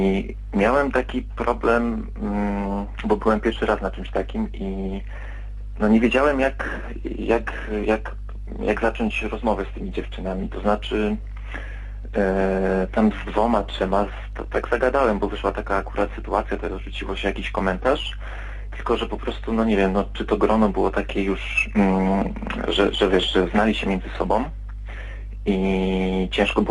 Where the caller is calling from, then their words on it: Wrocław, Lower Silesian Voivodeship, Poland; dzwonię z Wrocławia, mam 23 lata.